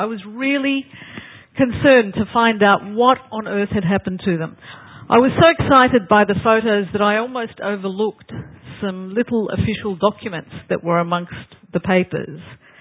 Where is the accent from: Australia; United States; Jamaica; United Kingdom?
Australia; So growing up in Australia, in Cold War Australia in the 60s and 70s, I knew that there was a mysterious past there.